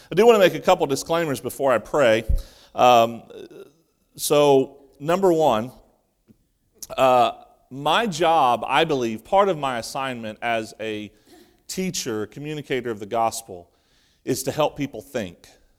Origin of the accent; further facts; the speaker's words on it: Ohio, United States; I was born and raised in Ohio.